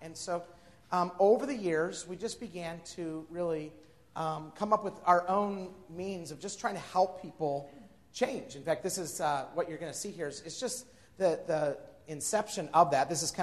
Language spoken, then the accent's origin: English; Idaho, United States; but I grew up in Idaho.